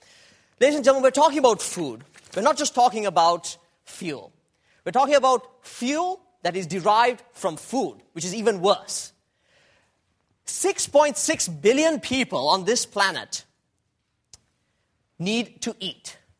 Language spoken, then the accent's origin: English; Sri Lanka; One, Sri Lanka, a tropical island that is a developing country. And my home country.